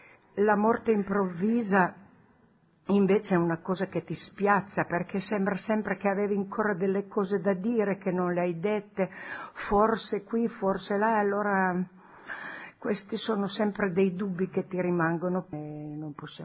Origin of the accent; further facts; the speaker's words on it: Canale, Piedmont, Italy; noi siamo di Canale.